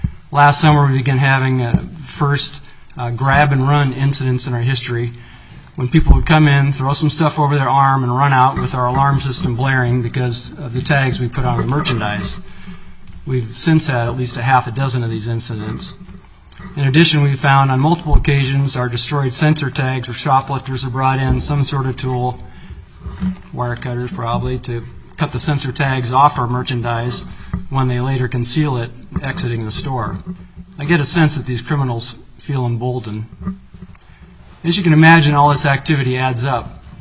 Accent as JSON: {"language": "English", "town": "Juneau", "region": "Alaska", "country": "United States", "tie": "born or raised there", "said": "I grew up in Juneau, a retail family, and been active in the business for over 30 years."}